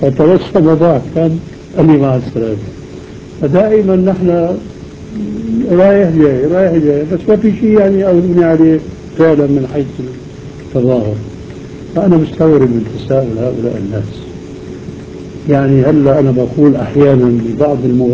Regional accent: Damascus, Damascus Governorate, Syria; مثل ما بيقولوا الشوام عندنا في الشام، عصاي بتجمعهم عصاي بتضطرهم.

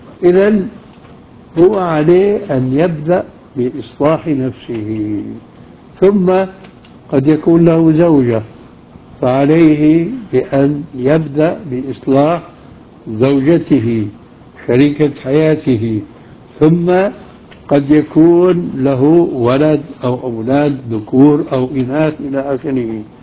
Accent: Syria; كما يقال عندنا في سوريا

